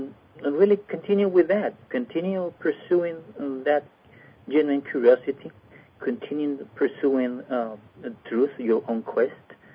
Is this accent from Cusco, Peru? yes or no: no; Lima, Peru; Well, yeah, I was born and raised in Lima, Peru.